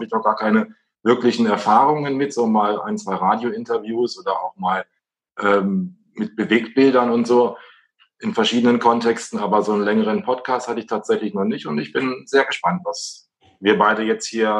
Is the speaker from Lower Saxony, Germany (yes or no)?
yes; Wolfenbüttel, Lower Saxony, Germany; Vorher war ich in Niedersachsen, in Wolfenbüttel, da ist meine Heimat.